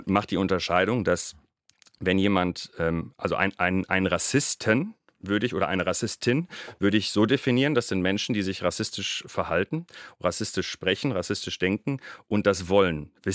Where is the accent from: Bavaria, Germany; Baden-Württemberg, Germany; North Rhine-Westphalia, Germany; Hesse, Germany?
North Rhine-Westphalia, Germany; Ich würde sagen aus dem Ruhrgebiet, aber dann merke ich irgendwann schon, worauf Sie hinaus wollen und dann sage ich, meine Eltern sind aus Syrien